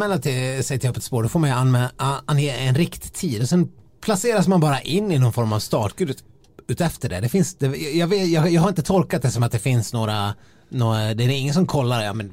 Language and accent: Swedish; Dalarna County, Sweden; de 3-4 gångerna jag har varit hemma i Dalarna under vintern och haft med mig skidorna